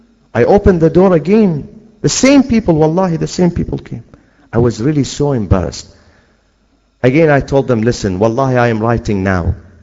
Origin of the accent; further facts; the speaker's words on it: Iraq; Knowing that I'm from Iraq, the following week, the fourth week, they bought me a Bible in Arabic.